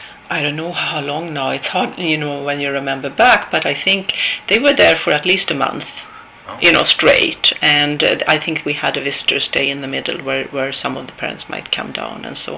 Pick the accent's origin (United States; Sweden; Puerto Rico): Sweden; I'd like to tell you a little bit about myself growing up in Sweden